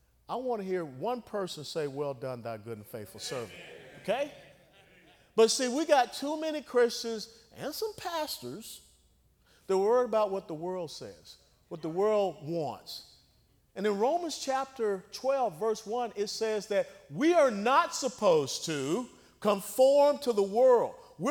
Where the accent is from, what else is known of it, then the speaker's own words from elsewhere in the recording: Georgia, United States; because I grew up down in Georgia